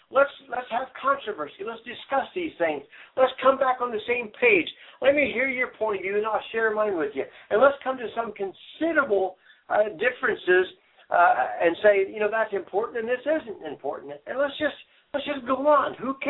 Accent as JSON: {"language": "English", "region": "Illinois", "country": "United States", "tie": "born or raised there", "lives_now": "Colorado, United States", "said": "I grew up in Illinois, and the water was so polluted there that I wouldn't dare eat a fish if it jumped in my boat."}